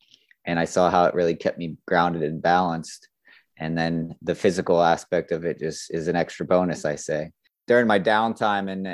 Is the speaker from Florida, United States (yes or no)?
yes; Florida, United States; I grew up in Florida, South Florida to be exact. It's nice because it's nice and warm down there all the time.